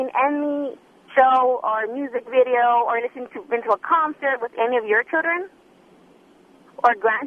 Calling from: San Antonio, Texas, United States; I live in Texas.

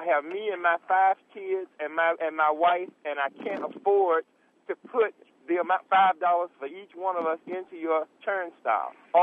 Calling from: Atlanta, Georgia, United States; I'm calling from the Bible Belt, Atlanta.

